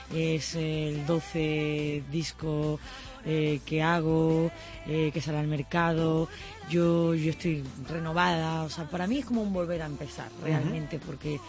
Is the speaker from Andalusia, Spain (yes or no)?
yes; Seville, Andalusia, Spain; now in Barcelona, Spain; Yo soy andaluza, lo que pasa es que llevo muchos años viviendo en Barcelona. Uh-huh. Llevo ya casi 13 años viviendo en Cataluña